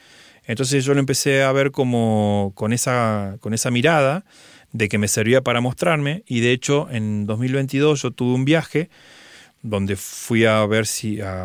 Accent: Villa Carlos Paz, Córdoba, Argentina; Él es de la ciudad donde yo soy, que somos los dos de Villa Carlos Paz.

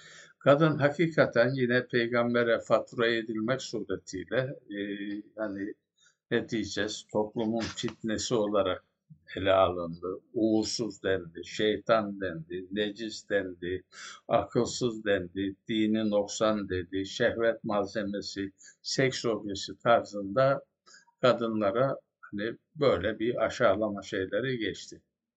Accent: Beyşehir, Konya, Turkey; bizim yörede, yani Konya Beyşehir yöresinde orada Anamas Dağı diye bir dağ var.

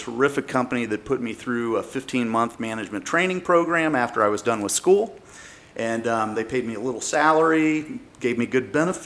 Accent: Cincinnati, Ohio, United States; now in Dayton, United States; Actually, my career brought me to Dayton, but I grew up primarily in Cincinnati.

